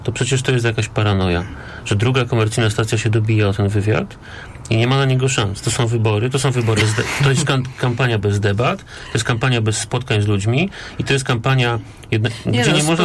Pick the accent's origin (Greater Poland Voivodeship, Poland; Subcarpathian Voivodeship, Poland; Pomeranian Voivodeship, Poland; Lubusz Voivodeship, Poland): Greater Poland Voivodeship, Poland; Kalisz; Ja się w poniedziałek wybieram do Kalisza, bo jestem z Kalisza